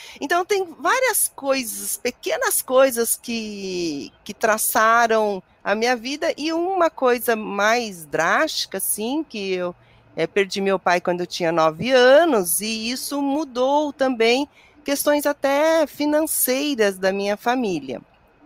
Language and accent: Portuguese; Paranavaí, Paraná, Brazil; eu sou do interior do Paraná, sou de Paranavaí, nasci em Paranavaí